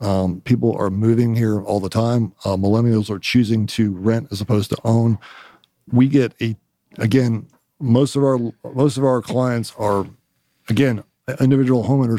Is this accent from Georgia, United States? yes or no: yes; Dunwoody, Georgia, United States; I was born and raised in Dunwoody.